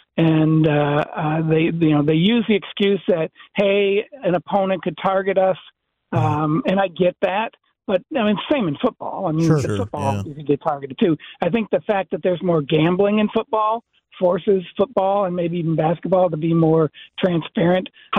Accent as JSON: {"language": "English", "region": "Michigan", "country": "United States", "said": "I'm from Michigan"}